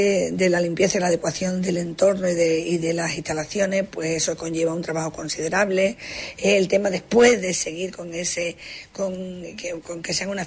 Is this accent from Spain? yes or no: yes; Huelva, Andalusia, Spain; como somos onubenses, somos choqueros